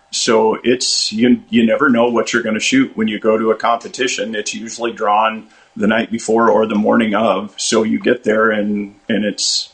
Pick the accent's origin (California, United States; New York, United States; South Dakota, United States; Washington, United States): South Dakota, United States; Wessington Springs; I'm from Wessington Springs, South Dakota, a rancher born and raised here.